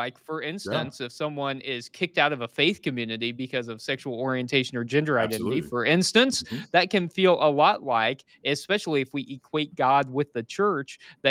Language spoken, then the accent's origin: English; Missouri, United States; Like, I'm from Missouri, and a doofus is that's like a loving insult we use in Missouri